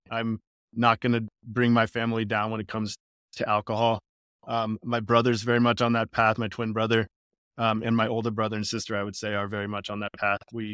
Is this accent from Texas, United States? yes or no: no; California, United States; I have a twin brother. We grew up in Northern California.